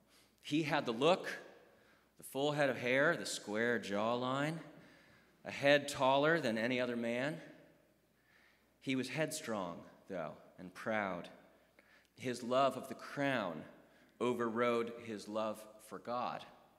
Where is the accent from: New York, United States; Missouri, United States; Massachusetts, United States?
Massachusetts, United States; Boston; So I did my best southern drawl when I said that I was from Boston, Massachusetts.